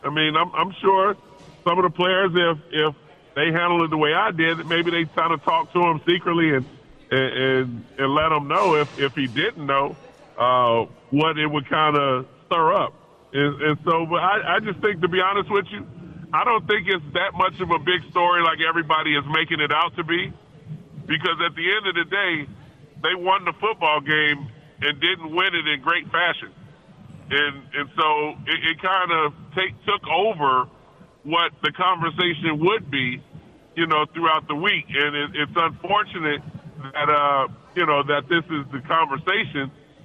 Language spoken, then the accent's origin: English; Chicago, Illinois, United States; I grew up in Chicago, and I watched the Bears play